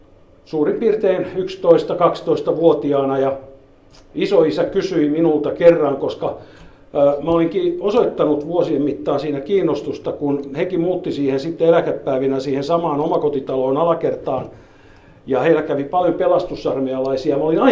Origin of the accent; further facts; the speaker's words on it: Helsinki, Uusimaa, Finland; kun me muutettiin sieltä Helsingistä, syvältä Kruununhaasta pois, niin ei vielä päästy kyllä Kehä Kolmosen ulkopuolelle, mutta sisäpuolelle, kun se oli maaseutuu siihen aikaan 60-luvun alkupuolella.